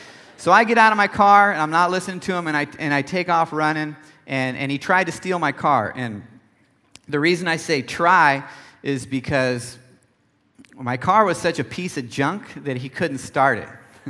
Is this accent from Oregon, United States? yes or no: no; Nebraska, United States; I grew up in Nebraska, and we shoot all God's creatures out there